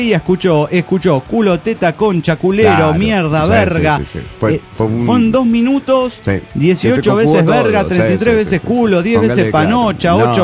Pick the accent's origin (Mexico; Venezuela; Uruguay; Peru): Peru; Pucallpa, Ucayali; now in Tacna, Peru; de Pucallpa, Perú.